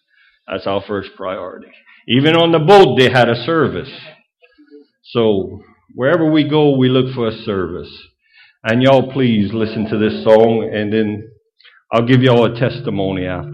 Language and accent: English; Kaplan, Louisiana, United States; I'm from Kaplan.